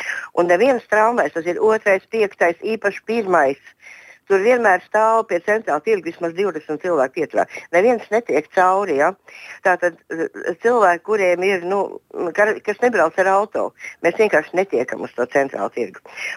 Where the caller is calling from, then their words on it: Riga, Latvia; Mēs no Pārdaugavas cilvēkiem uz zonām, te mums ir ierosinājums.